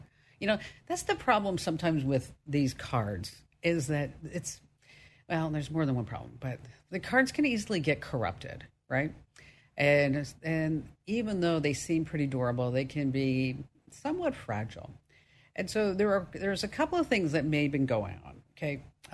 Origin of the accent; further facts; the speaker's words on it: New Jersey, United States; accent: New Jersey, New York; I'm from New Jersey. We say dwa.